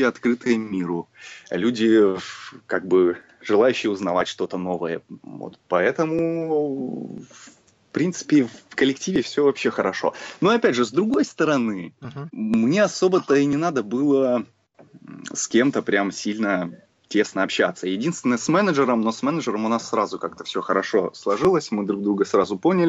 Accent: Russia; Нет, нет, нет, я из России.

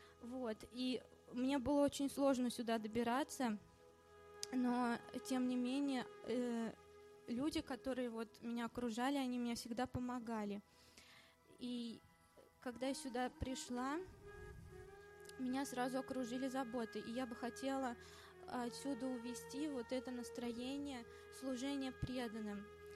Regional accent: Samara, Samara Oblast, Russia; Я из Самары вообще.

